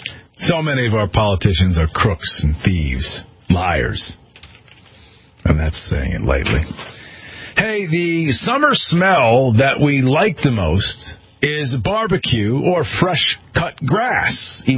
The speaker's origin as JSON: {"language": "English", "region": "Connecticut", "country": "United States", "tie": "born or raised there", "said": "but it certainly is happening here in Connecticut, my home state."}